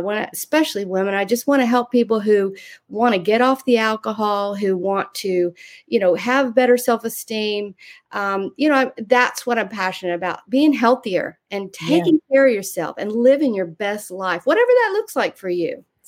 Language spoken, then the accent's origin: English; Florida, United States; also born or lived in Ohio; I actually live in Florida right now, and I grew up in Florida. So was born in Ohio